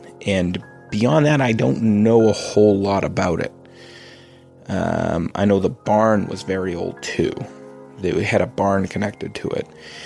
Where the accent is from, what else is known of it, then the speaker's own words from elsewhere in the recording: Massachusetts, United States; We're from Massachusetts.